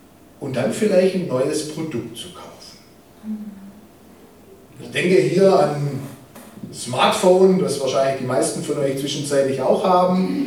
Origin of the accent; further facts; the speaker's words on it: Baden-Württemberg, Germany; Ich komme aus dem Schwäbischen, wie man unschwer verstecken kann. Wohne nordöstlich von Stuttgart